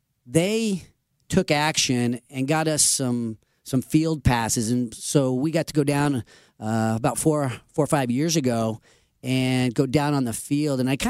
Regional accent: Roseville, California, United States; I grew up here in Roseville in the Sacramento area. This is my hometown.

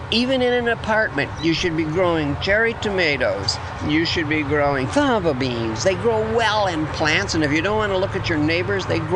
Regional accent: Midwest, United States; Again, I'm from the Midwest, and I do not like collards.

